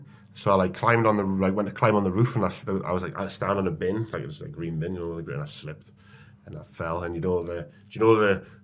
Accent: North East England, United Kingdom; For me, the big thing for me, particularly being a Geordie, watching it in a bar.

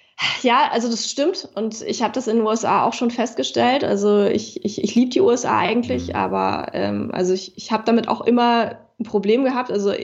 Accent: Berlin, Germany; Hauptstadt, ja, Berlin ist meine Heimat. Ich komme aus Berlin, ich liebe Berlin und es ist auch kein Zufall, dass wir jetzt hier gegründet haben.

